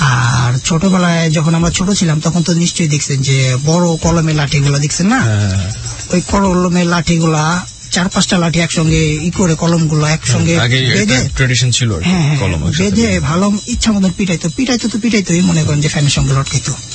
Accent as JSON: {"language": "Bangla", "town": "Dhaka", "region": "Dhaka Division", "country": "Bangladesh", "tie": "born or raised there", "said": "তো আমার বেড়ে ওঠা হচ্ছে ঢাকাতে যাত্রাবাড়িতে।"}